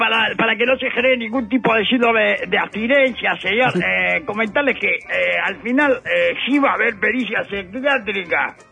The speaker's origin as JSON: {"language": "Spanish", "country": "Uruguay"}